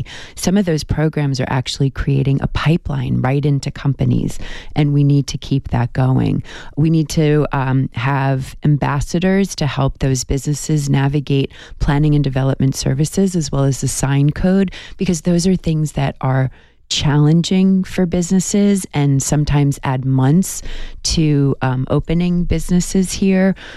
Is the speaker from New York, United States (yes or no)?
yes; New York, United States; I'm originally from New York